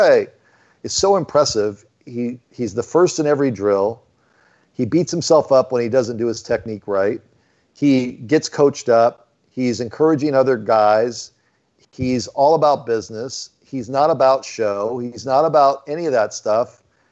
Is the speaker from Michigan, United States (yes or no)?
no; Valley Center, California, United States; Ronnie was going for a walk Thursday afternoon in his little ranch out where I grew up in Valley Center, California